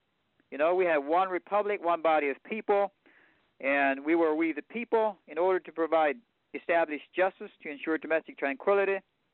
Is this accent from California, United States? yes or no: no; Pennsylvania, United States; Just like where I grew up in Pennsylvania, you know, our church, we also operated the body of church within districts.